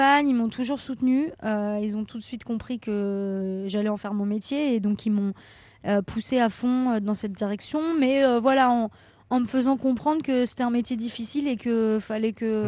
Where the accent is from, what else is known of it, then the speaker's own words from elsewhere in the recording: Paris, Île-de-France, France; parce que j'ai grandi à Paris